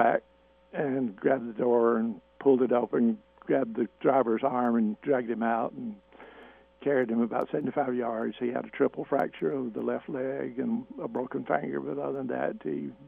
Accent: Lawrence, Indiana, United States; born there; I was born in Lawrence and have lived in Greenwood for at least 38 years.

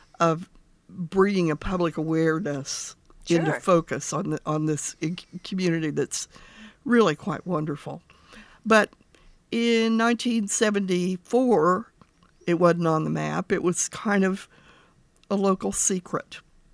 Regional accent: Promised Land, United States; I grew up in Promised Land, and my community is just like this commune.

